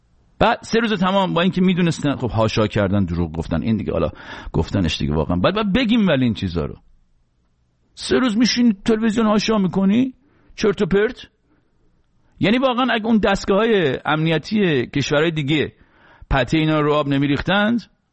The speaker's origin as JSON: {"language": "Persian", "country": "Iran", "said": "ما چه گناهی کردیم ایرانی شدیم تو اون کشور دنیا آمدیم؟"}